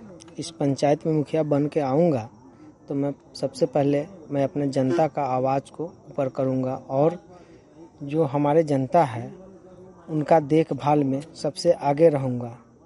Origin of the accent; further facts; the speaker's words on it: Sohankarpur, India; मैं सोहंकरपुर पंचायत का निवासी हूं।